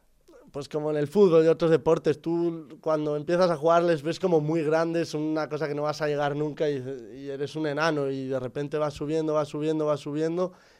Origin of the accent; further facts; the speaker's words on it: Spain; Bueno, pues porque como español que soy